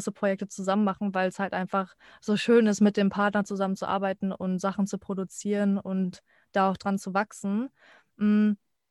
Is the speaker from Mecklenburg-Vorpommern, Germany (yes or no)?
no; Münster, North Rhine-Westphalia, Germany; also born or lived in France / Berlin; Also ich bin ja in Frankreich geboren, da hatten wir schon einen Labrador oder zwei Labradore. Dann in Münster und Berlin hatten wir auch einen Labrador